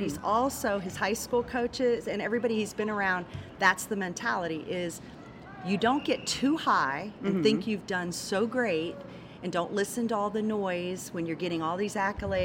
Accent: Bothell, Washington, United States; And we're from Bothell. Woodinville is the next town over.

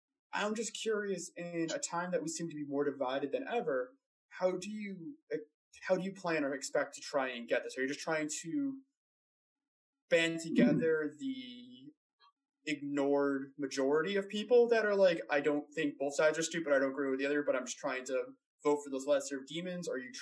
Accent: Massachusetts, United States; My home state of Massachusetts likes to pat itself on the back having the lowest

